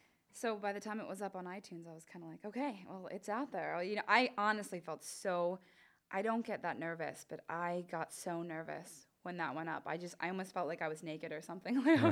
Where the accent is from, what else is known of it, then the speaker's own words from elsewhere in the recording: Oregon, United States; also born or lived in Pennsylvania; Oregon. Well, I was born in PA.